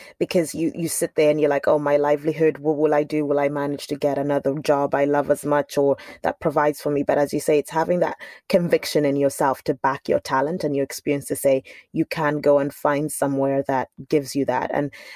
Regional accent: Scotland, United Kingdom; As all Scottish people do, as all I can attest to this, having grown up in Scotland.

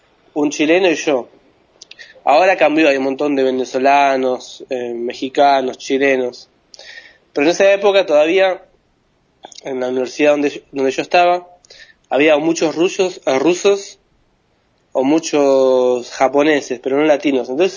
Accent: Argentina; Entonces era una mezcla entre riano y porteño. Entonces mucha gente tampoco se daba cuenta inmediatamente que yo era argentino por mi forma de hablar.

